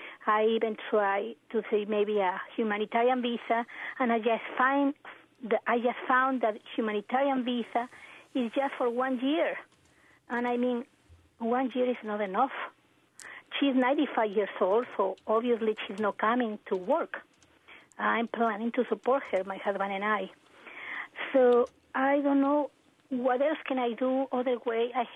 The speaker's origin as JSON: {"language": "English", "country": "Mexico", "lives_now": "Champaign, United States", "said": "I'm from Mexico, and I brought my grandmother here because she was having a lot of health problems."}